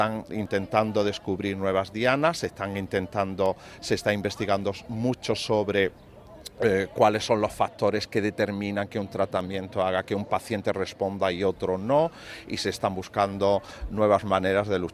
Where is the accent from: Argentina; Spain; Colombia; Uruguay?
Spain; Iznájar, Andalusia; yo soy también de Iznájar, uh-huh. aunque estoy trabajando aquí en Biocruces, uh-huh. y yo vuelvo al pueblo pues como 3 o 4 veces al año, ¿no? Y es un pueblo muy pequeñito, perdido en una zona que se llama de la subbética cordobesa.